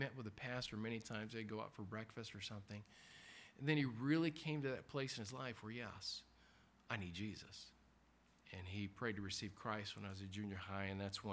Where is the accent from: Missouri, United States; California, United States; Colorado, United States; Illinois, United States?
Illinois, United States; Zion; born there; I was born in Zion, Illinois. It was started as kind of a religious utopia.